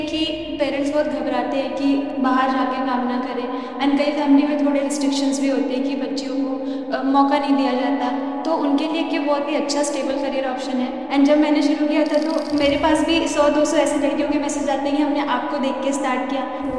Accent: Chhindwara, Madhya Pradesh, India; मैं बहुत ही छोटे गांव से हूँ, मैं एमपी में एक छिंदवाड़ा नाम की जगह है इंदौर के पास में है, तो मैं वहाँ की रहने वाली हूँ।

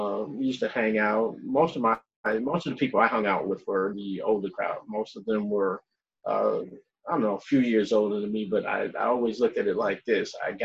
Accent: Bronx, New York, United States; Again, you know, I'm from the Bronx. I grew up in the Bronx

